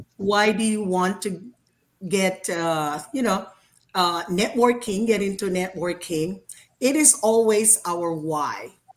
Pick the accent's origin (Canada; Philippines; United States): Philippines; English is a second language; as a Filipino, we are so social